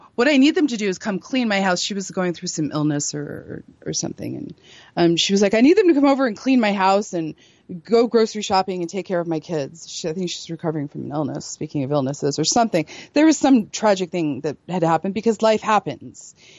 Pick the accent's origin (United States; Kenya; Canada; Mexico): United States; Utah; also born or lived in Colorado; The vast majority of the people that I knew when I was growing up in Utah and in Colorado were just, they were like, yeah, whatever.